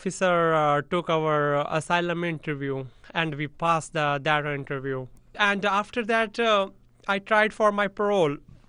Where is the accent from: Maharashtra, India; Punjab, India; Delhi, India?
Punjab, India; English is a second language; moved away; I told the truth. We are from India. We are from Punjab, Punjabi, Sikh.